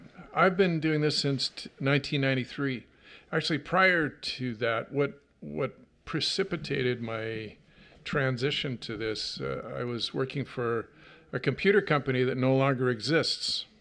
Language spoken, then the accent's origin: English; Toronto, Ontario, Canada; born there; Okay. I was born in Toronto.